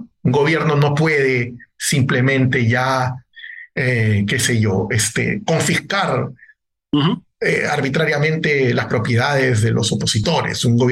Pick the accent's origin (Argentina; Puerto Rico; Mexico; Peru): Peru; En mi país incluso, ¿no? En el Perú, por ejemplo, también